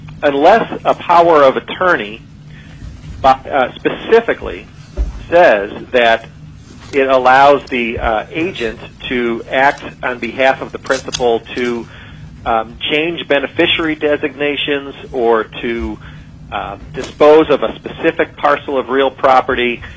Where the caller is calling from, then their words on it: Chicago, Illinois, United States; I'm calling you from Chicago